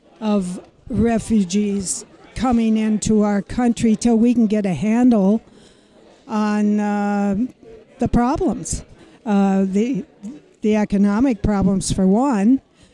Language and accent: English; Little Falls, Minnesota, United States; I'm from Little Falls